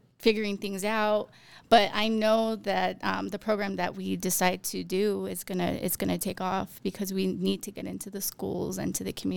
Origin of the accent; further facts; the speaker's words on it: Center, Colorado, United States; I am. I'm from Center. Great. So I was born and raised here. I moved to Pueblo for a little bit and then had to come back